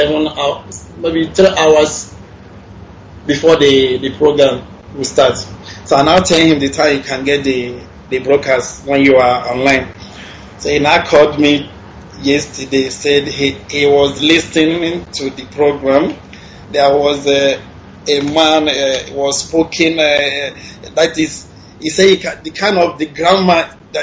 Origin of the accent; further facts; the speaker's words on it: Imo, Nigeria; now in Dubai, United Arab Emirates; From Imo State, Mbaise State.